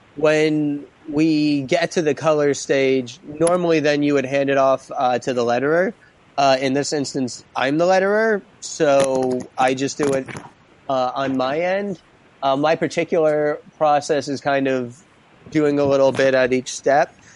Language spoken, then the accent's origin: English; Connecticut, United States; So I grew up in Southern Connecticut, New York. I only moved to the city proper a few years ago, but New York news has been local news most of my life. New York metropolitan area native.